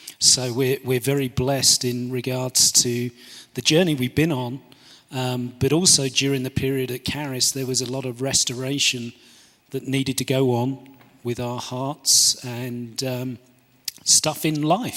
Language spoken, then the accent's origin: English; Texas, United States; As you can tell, we're from Southern Texas.